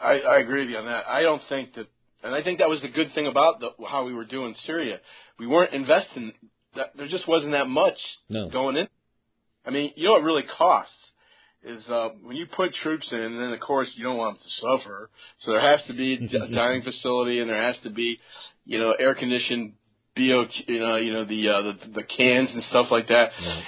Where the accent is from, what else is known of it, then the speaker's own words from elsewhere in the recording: United States; I'm an American.